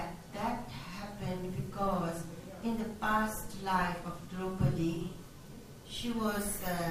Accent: Nepal; And I think I'm from Nepal.

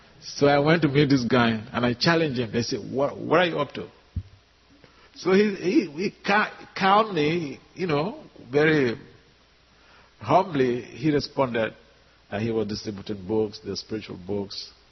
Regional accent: Nigeria; born there; my parents are Nigerians. I was born in Nigeria, and as a young man, I was working in the judiciary

